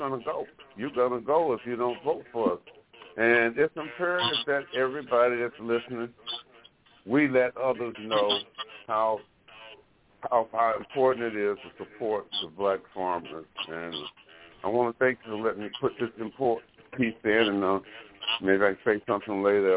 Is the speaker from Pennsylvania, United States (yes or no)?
no; Alabama, United States; I'm from Alabama myself, Baldwin County, Alabama.